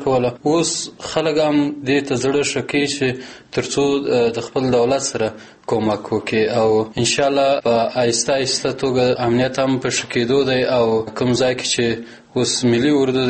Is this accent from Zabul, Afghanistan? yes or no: yes; Zabul, Afghanistan; زه د زابل ولایت اوسیدونکی یم.